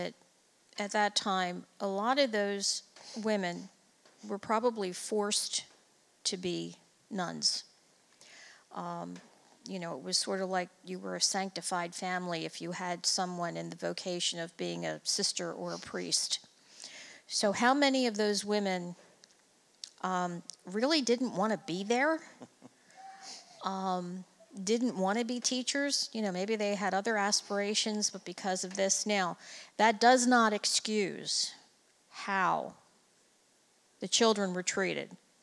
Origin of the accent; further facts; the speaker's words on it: Philadelphia, Pennsylvania, United States; I grew up in Philadelphia in the Catholic school system